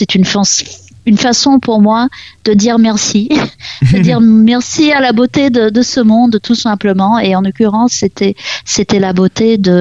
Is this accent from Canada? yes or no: yes; Canada; now in France; j'ai un ami qui me rend visite du Canada en ce moment, de mon pays natal, avec un musicien avec qui j'ai grandi.